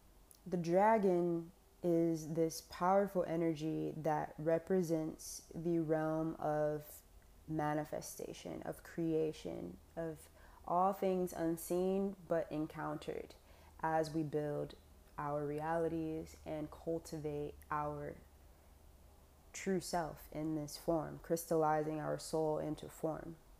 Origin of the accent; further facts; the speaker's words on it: Chicago, Illinois, United States; born there; I was born in Chicago, south side of that city, in the ghetto with all odds stacked against me.